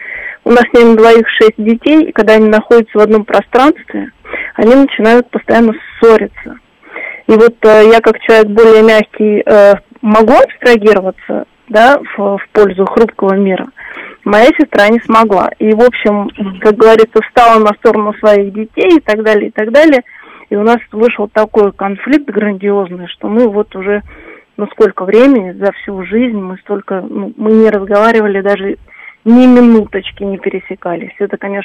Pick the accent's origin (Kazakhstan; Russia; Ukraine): Russia; я россиянка, а мой муж гражданин Украины.